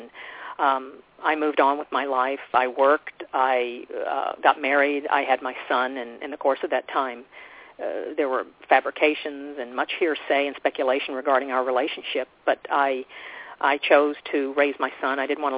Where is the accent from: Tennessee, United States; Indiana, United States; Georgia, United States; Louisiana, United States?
Tennessee, United States; Memphis; which was like the White House to us growing up in Memphis